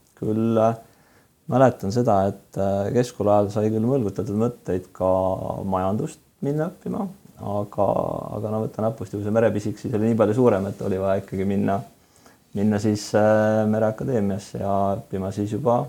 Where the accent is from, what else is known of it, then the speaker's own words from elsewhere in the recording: Saare County, Estonia; on ikkagi need juured kuidagi sealt Saaremaalt välja kasvanud ja sealt ma pärit olen, et saarlane sünnist kuni